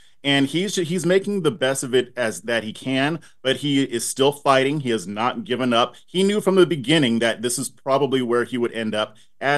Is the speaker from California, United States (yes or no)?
yes; California, United States; I mean, I'm from Southern California. I'll only go back to visit family and things like that.